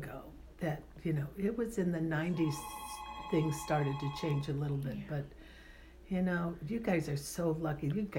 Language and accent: English; Fairfax, Virginia, United States; I grew up in Fairfax City, between 4th grade through 8th grade, and we rode our bikes all over Fairfax City.